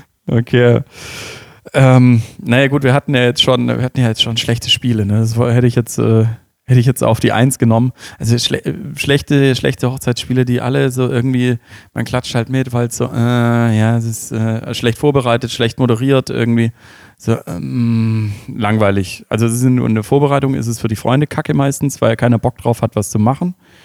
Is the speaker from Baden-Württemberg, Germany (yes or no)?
yes; Stuttgart, Baden-Württemberg, Germany; und das finde ich dann halt als Stuttgarter